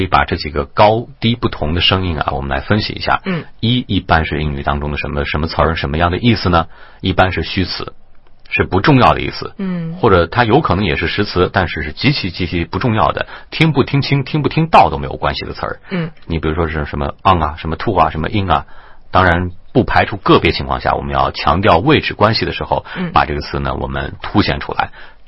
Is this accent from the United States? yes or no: no; China; 所以我们中国人讲话即便表达爱意表达愤怒，通常也就是用平调的状态